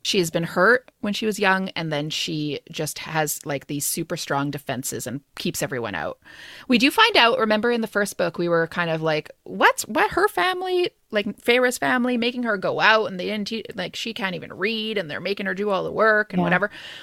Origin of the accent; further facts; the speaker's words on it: Canada; moved away; I'm from Canada.